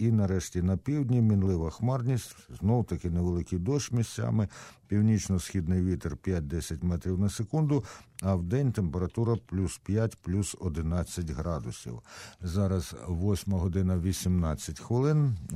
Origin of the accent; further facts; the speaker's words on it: Kyiv, Ukraine; ми кияни, і через так, Київ не був в стороні від багатьох бур.